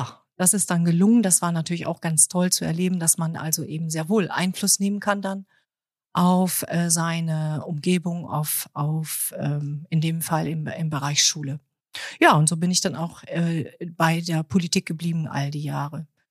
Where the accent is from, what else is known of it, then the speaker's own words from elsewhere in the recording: Schüttorf, Lower Saxony, Germany; Ich stamme aus Schüttorf, bin da mit 3 Geschwistern groß geworden.